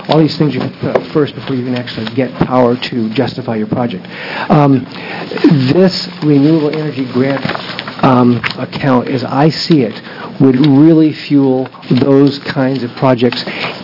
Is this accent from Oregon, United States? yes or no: yes; Hood River, Oregon, United States; I'm from Hood River.